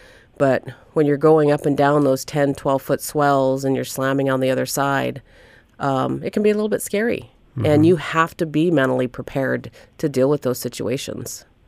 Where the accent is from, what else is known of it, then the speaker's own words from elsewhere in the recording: Nome, Alaska, United States; I grew up in Nome, and I was fortunate enough to go seal hunting and walrus hunting, and moose hunting and caribou hunting